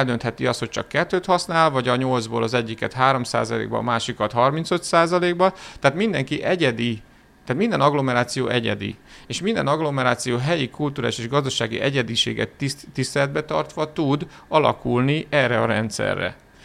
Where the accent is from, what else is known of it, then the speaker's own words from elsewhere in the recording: Pécs, Baranya, Hungary; a Pécs és környék agglomeráció, hogy én Pécsről jövök